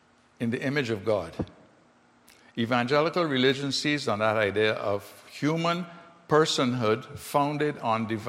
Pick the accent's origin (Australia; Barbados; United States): Barbados; whereas I grew up in the Anglican Church in Barbados, and it was all corporate.